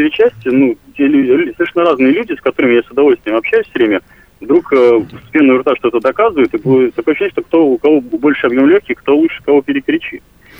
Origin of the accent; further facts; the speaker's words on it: Tartu, Tartu County, Estonia; also born or lived in Pskov; из Тарту, ну, бывший житель Пскова, который часто в Пскове, тем не менее, бывает.